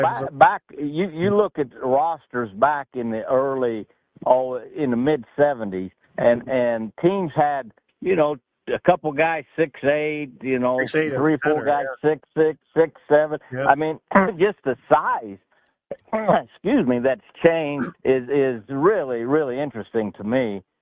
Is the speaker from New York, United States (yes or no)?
no; Indiana, United States; And remember growing up in Indiana before they went to class basketball, we had that every year